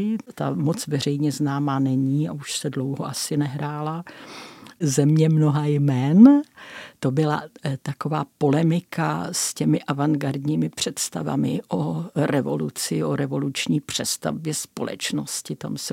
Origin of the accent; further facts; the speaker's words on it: Brno, South Moravian Region, Czechia; Pocházím z Brna a v podstatě ano, teď jsem důchodce